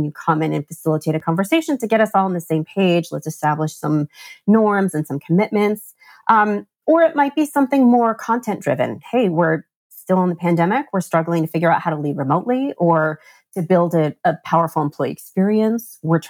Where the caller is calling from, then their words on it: New Jersey, United States; I am recording from New Jersey.